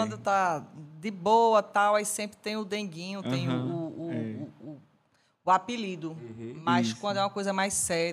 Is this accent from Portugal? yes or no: no; Vicência, Pernambuco, Brazil; Eu sou de Vicência, né, que é Mata Norte, como aqui.